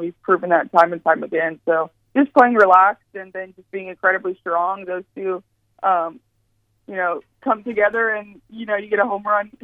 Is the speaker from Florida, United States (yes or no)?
yes; Florida, United States; I'm from Florida, so I definitely know what puka